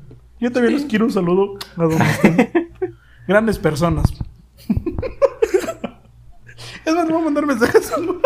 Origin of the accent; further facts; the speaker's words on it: Oaxaca, Mexico; No, soy de Oaxaca.